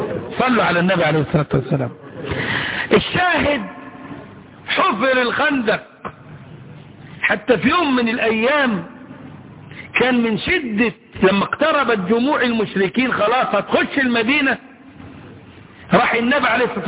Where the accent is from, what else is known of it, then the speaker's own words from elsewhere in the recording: Upper Egypt, Egypt; عندنا في الصعيد